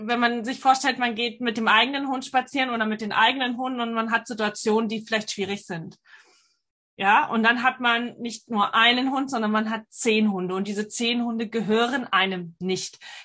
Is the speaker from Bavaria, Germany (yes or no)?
yes; Nuremberg, Bavaria, Germany; Ich komme aus Nürnberg, ich habe selbst zwei Hunde und bin seit 2006 selbstständig.